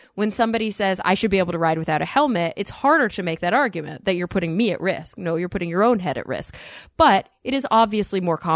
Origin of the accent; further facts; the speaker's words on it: Texas, United States; I think about growing up in Texas.